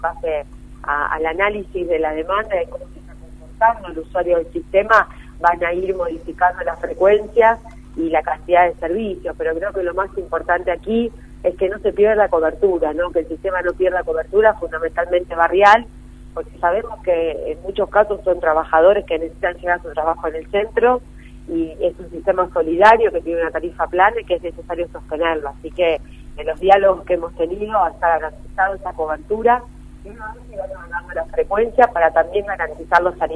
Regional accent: Rosario, Santa Fe, Argentina; Y creo que como rosarinos, la verdad que hay números

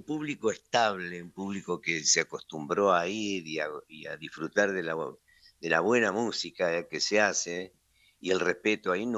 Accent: Don Bosco, Buenos Aires Province, Argentina; also born or lived in Capitán Sarmiento; diciembre hice, desde mi llegada al pueblo de mi infancia, que fue Don Bosco, cerca de Quilmes

